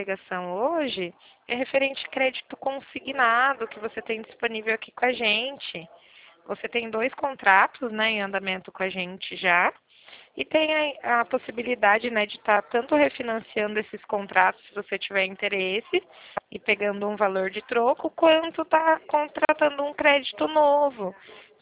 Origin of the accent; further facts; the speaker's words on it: São Paulo, Brazil; Eu sou de São Paulo.